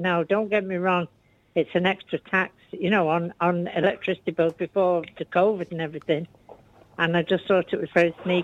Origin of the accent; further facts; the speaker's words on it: England, United Kingdom; moved away; I'm from England, but I've been over here over 20 years.